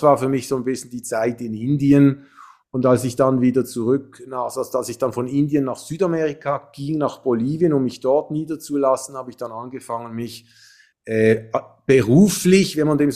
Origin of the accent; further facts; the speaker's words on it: Switzerland; moved away as an adult; also born or lived in France; also ich bin gebürtig in Frankreich geboren, aber von Schweizer Eltern und zum größten Teil auch in der Schweiz aufgewachsen. Und dann mit 20, als ich aus der Schweiz wegging